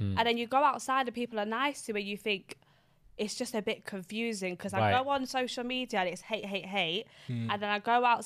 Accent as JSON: {"language": "English", "region": "London", "country": "United Kingdom", "tie": "born or raised there", "lives_now": "Northwest London, United Kingdom", "said": "So I grew up in Southeast London."}